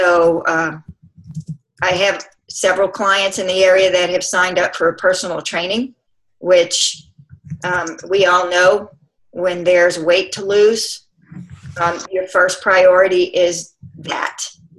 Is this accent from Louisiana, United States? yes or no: yes; Louisiana, United States; Southern Louisiana, right outside of New Orleans.